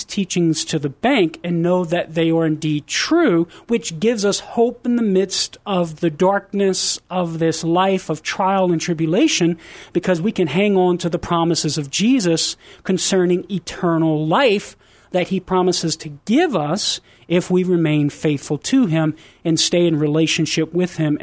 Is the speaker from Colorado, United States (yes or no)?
no; Crowley, Louisiana, United States; It's actually just a little bit further west of my hometown in Crowley.